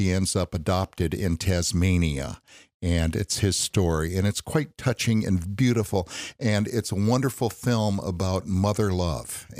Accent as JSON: {"language": "English", "town": "South Bend", "region": "Indiana", "country": "United States", "tie": "born or raised there", "said": "this happened back in my hometown of South Bend, Indiana"}